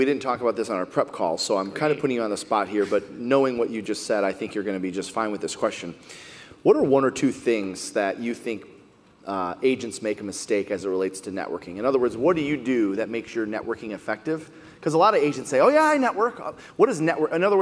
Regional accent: Detroit, Michigan, United States; Which is fascinating to me because, first of all, I grew up in Detroit.

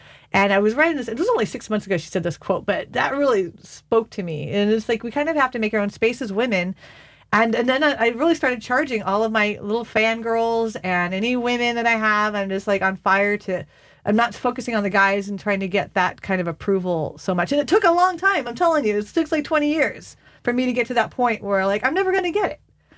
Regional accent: United States; And this is what I love being an American woman, frankly

